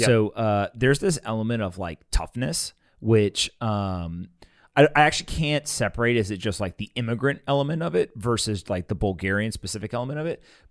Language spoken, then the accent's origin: English; United States; born there; I was born in the United States and I never had to worry about hyperinflation.